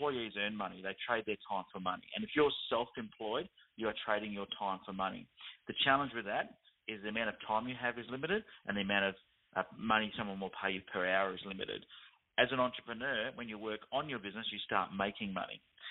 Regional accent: Australia; The .au is because we're in Australia. You know, I've got that on my accent.

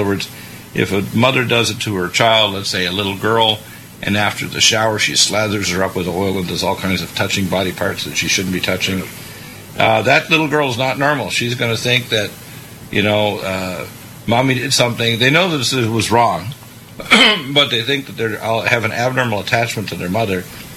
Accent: Canada; moved away as an adult; now in United States; I was raised in Canada, you know, and went to medical school there, and I came down to the States many, many years ago. And let me tell you, I'm an American.

